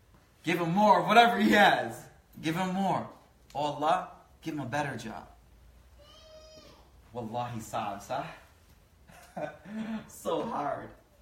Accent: East Coast, United States; now in Dallas, United States; Throwing salt in Dallas. I'm from the East Coast. We throw salt in the winter all the time.

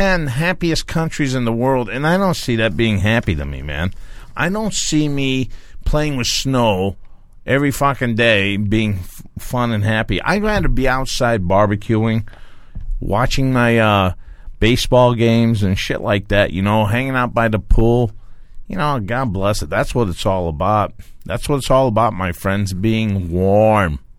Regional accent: New York, United States; And I was brought up in New York, and in New York we used to catch Pittsburgh games.

